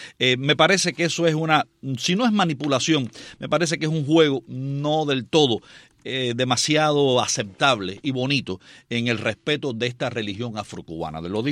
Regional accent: Guanabacoa, Havana, Cuba; De hecho, yo soy de Guanabacoa, imagínense, yo la conozco muy bien desde niño.

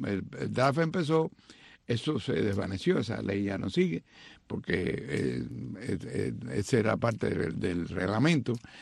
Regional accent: Cuba; en Cuba lo que éramos habanistas

